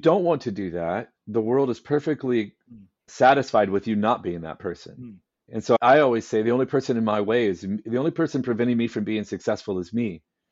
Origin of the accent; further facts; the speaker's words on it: Midwest, United States; I'm a guy from the Midwest who I've just decided that I want to go for some things and I'm going for it, right?